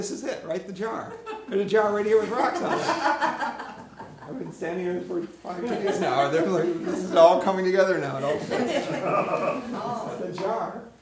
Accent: Minnesota, United States; And I have an Italian wife from Chicago, and I'm a Swede from Minnesota, and we have very different social acceptable rules in our families.

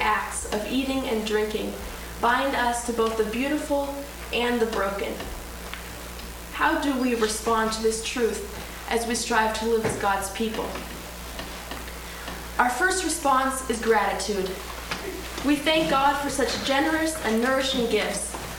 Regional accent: Spokane, Washington, United States; I'm from Spokane, Washington.

